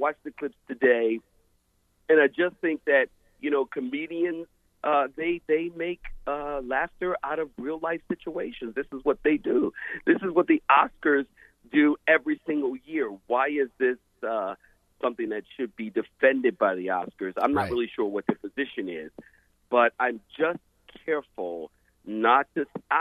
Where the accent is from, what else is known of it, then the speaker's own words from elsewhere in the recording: Philadelphia, Pennsylvania, United States; I come from Philadelphia. It's like a murder capital in our country. I mean, literally, my neighborhood that I grew up in, I'm afraid to go there.